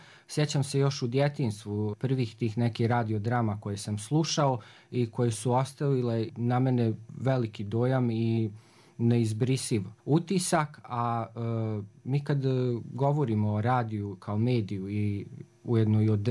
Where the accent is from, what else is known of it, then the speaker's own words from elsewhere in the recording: Banja Luka, Republika Srpska, Bosnia & Herzegovina; rođen sam u Banja Luci i odrastao sam, danas se zove Lazarevo, nekad je zvao se Budžak. Rođen sam i odrastao u radničkoj porodici